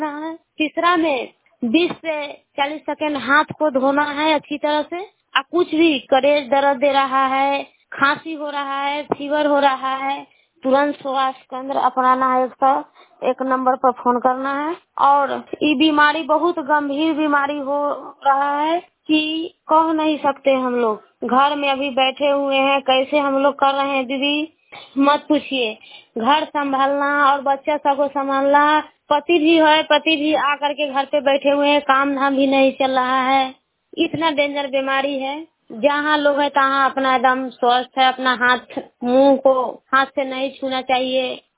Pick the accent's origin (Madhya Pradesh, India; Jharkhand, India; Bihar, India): Bihar, India; GN panchayat की रहने वाली हूँ